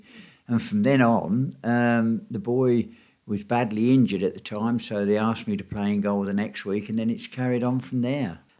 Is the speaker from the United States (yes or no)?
no; United Kingdom; born there; being a village boy, as you know, I was born in Farset. And being a village boy, I didn't like London.